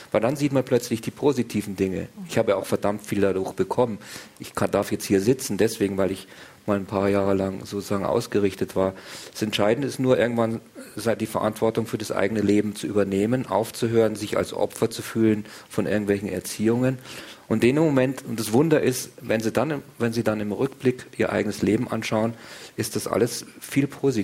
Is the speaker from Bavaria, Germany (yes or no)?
yes; Munich, Bavaria, Germany; ich bin in München aufgewachsen und 1963 geboren. Und so eine typische Nachkriegsgeneration in Deutschland.